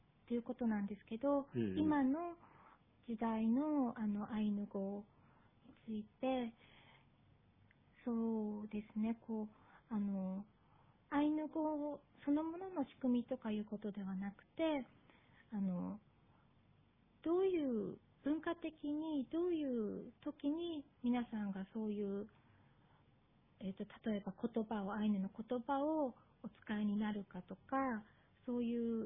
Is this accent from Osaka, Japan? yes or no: no; Tokyo, Japan; 一番大きなのは東京で生まれ育って、